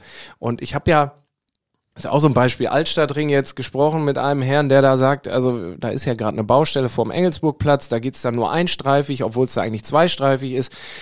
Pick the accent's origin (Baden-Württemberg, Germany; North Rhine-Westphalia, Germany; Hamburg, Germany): North Rhine-Westphalia, Germany; ich komme aus dem Münsterland, ich habe in Münster studiert, da ist eine Fahrradstadt.